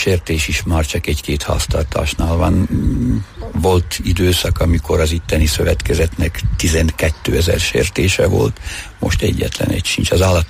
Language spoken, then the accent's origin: Hungarian; Ipeľské Predmostie, Banská Bystrica Region, Slovakia; also born or lived in Šahy; Igen, Ipoly Hídvégén születtem, illetve a napvilágot Ipolyságon láttam meg.